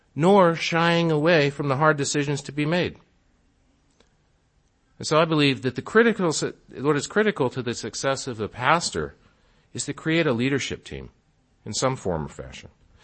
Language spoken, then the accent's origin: English; Texas, United States; I'm from Texas, Friday Night Lights, you know.